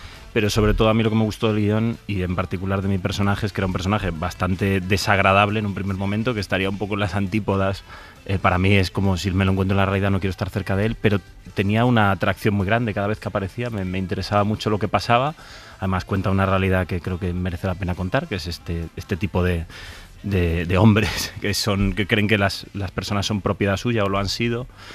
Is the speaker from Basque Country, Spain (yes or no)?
no; Galicia, Spain; Soy gallego, pero no conocía una ciudad tan maravillosa